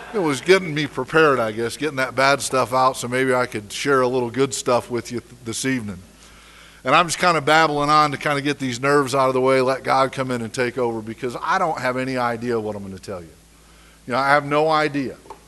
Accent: Michigan, United States; also born or lived in Chicago, United States; We was living on a farm in Michigan. I was born outside of Chicago. We were living on a farm in Michigan.

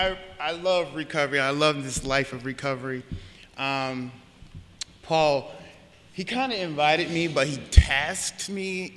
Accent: Connecticut, United States; I am from Connecticut. I was born in Connecticut. I am 52 years old

